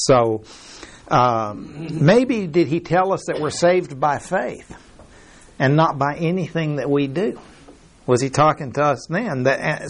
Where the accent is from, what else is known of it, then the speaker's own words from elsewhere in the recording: Mexico; Where I grew up in Mexico, they had areas where the speed limit said 10 kilometers per hour.